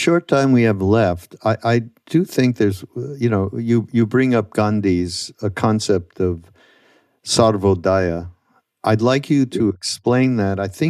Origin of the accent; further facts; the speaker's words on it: Canada; I'm from Canada, so I have a whole different view. I did not grow up in the U.S.